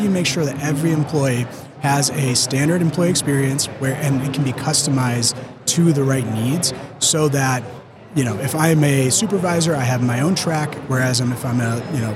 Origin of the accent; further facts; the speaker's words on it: Chicago, Illinois, United States; I hail from Chicago, so go Bulls.